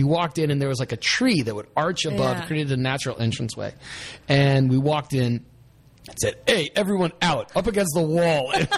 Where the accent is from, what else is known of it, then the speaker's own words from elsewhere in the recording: Florida, United States; I'm from South Florida, and it was like the classic green, brown, black camo.